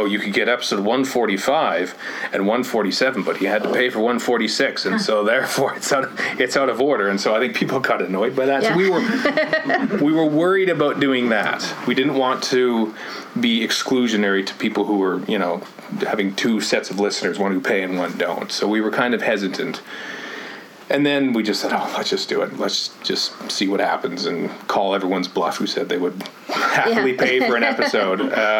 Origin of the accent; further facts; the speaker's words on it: Canada; you know, we're Canadian, so we're kind of humble